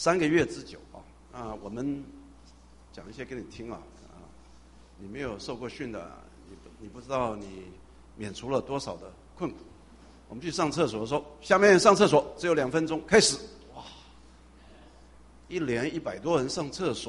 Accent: Taiwan; 我是从台湾来啊，在台湾呢、啊，在过去啊，每一个男性都要当兵才能出来，要受军训。

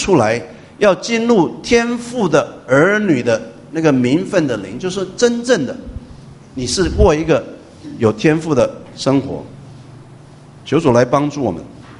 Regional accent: Taiwan; 我是从台湾来的，我们在台湾也不讲英文的，所以我很紧张啊

